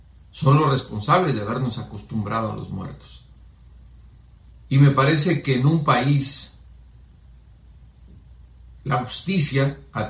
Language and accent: Spanish; Mexico